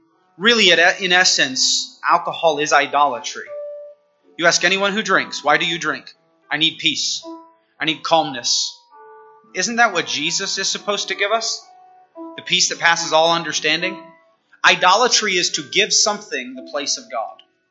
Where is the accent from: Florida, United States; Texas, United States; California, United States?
California, United States; Napa; You know, I grew up in Napa. That is the wine capital of the world.